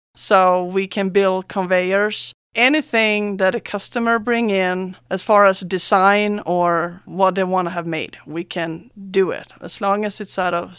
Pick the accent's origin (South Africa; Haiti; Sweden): Sweden; English is a second language; now in San Luis Valley, United States; I'm from Sweden.